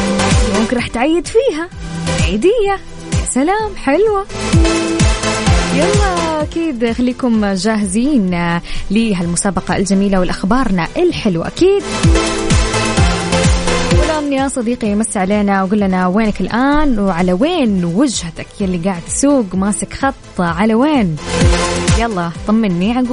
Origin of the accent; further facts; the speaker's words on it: Jeddah, Makkah Province, Saudi Arabia; ها أنه عندنا في جدة